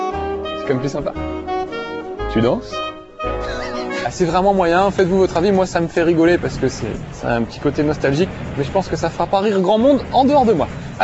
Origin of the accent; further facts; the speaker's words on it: France; Dans nos forêts, chez nous, en France, c'est pas du tout comme ça.